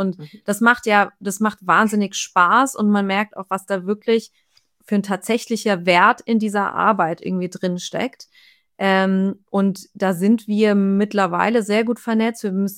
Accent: Frankfurt, Hesse, Germany; der Ruf eilt uns ein bisschen voraus als Frankfurter

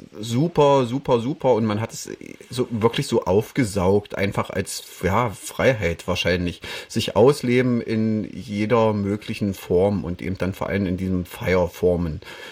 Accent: East Germany, Germany; Also ich komme ja nun auch aus dem Osten und habe das ja auch alles so miterlebt

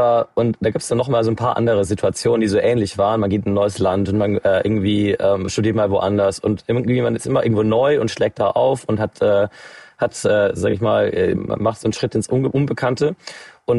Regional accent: Bavaria, Germany; Also ich bin aufgewachsen in Bayern, ich habe eine Großfamilie

